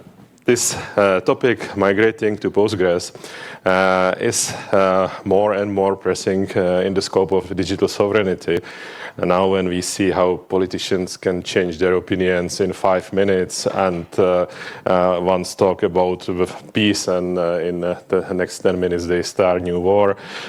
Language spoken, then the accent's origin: English; Czechia; English is a second language; now in Berlin, Germany; I am from Czechoslovakia, Czechia, next country over those hills, and I live 12 years in Berlin.